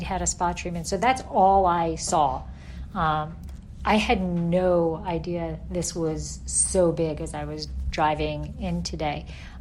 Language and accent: English; West Milford, New Jersey, United States; I grew up in West Milford. So it's the same.